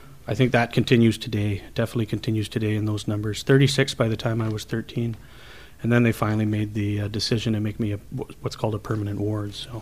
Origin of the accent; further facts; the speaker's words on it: Vancouver, British Columbia, Canada; I grew up in Vancouver, Burnaby, Coquitlam, Maple Ridge. Tend to move around pretty quick when you're in care.